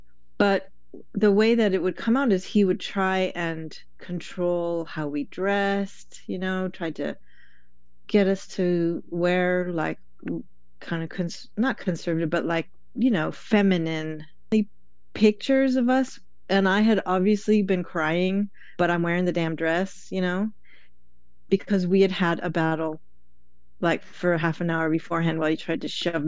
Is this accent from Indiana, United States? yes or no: no; San Francisco, California, United States; Yeah, I was born in San Francisco, and we moved around a little bit in the area.